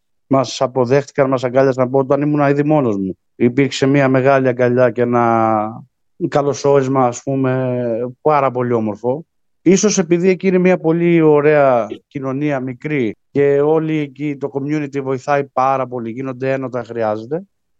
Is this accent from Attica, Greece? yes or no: yes; Megara, Attica, Greece; moved away as an adult; now in United Kingdom; Είμαι από τα Μέγαρα Αττικής και μένω 7 χρόνια στην Αγγλία.